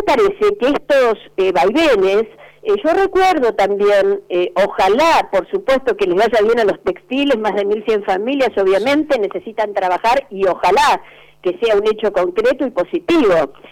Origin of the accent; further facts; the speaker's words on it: Tierra del Fuego, Argentina; como somos fueguinos